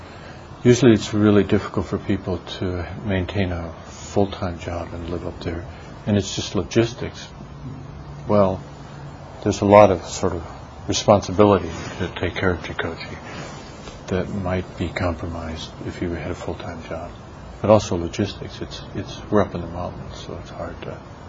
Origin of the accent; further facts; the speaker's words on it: Chicago, Illinois, United States; and I come from Chicago. You know the Chicago Imagist movement, which is more.